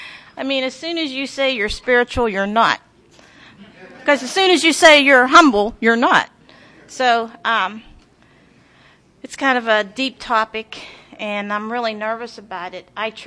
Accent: Pittsburgh, Pennsylvania, United States; I'm from Pittsburgh, Pennsylvania. My region is called the Tri-State Region.

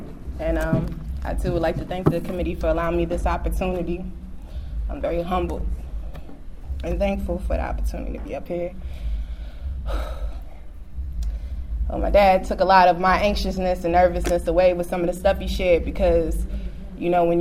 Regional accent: Woodbridge, Virginia, United States; also born or lived in Japan; I was born out of the country, right? Military family. He named it Japan. And when we got back to the States, my mom bought a house in Woodbridge, Virginia.

